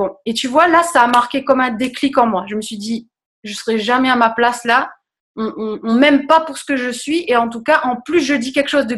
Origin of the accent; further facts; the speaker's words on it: Réunion, France; moved away as an adult; En fait, je suis réunionnaise. J'ai grandi à La Réunion jusqu'à l'âge de 18 ans. Donc, je suis venue dans le sud-ouest de la France pour faire mes études.